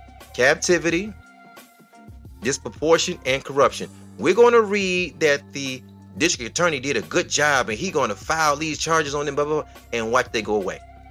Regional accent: Michigan, United States; And I'm like, beloved, I'm from Michigan.

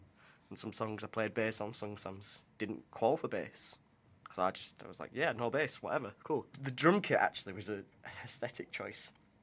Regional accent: Burnley, North West England, United Kingdom; I'm very fortunate to have worked with a lot of great drummers from way back from my hometown, Burnley. There's some fantastic drummers there.

